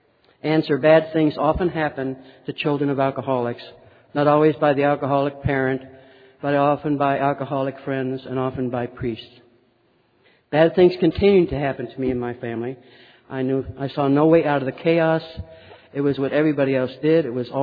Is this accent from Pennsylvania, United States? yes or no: yes; Pittston, Pennsylvania, United States; born there; I was born in Pittston, Pennsylvania, to a very loving, dysfunctional, alcoholic home.